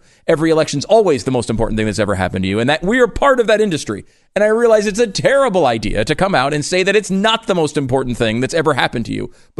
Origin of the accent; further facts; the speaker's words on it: Connecticut, United States; I grew up in Connecticut. I don't think I've ever had a tough day in my life.